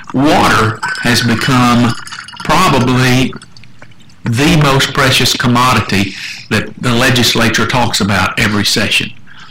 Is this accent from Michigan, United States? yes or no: no; Hillsboro, Texas, United States; from Hillsborough. I was a district attorney in Hill County